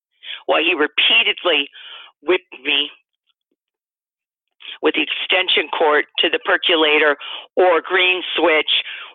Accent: Wilmington, California, United States; I grew up in Wilmington, California. It's a ghetto in California. I was the only blue-eyed freckle-faced girl in my school.

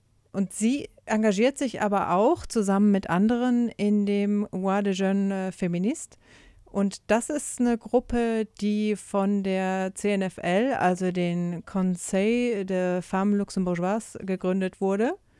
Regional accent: Germany; also ich komme ja aus Deutschland

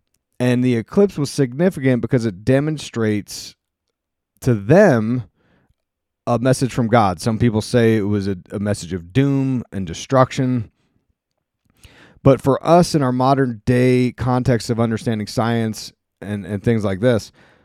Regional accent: United States; because I'm an American living in America.

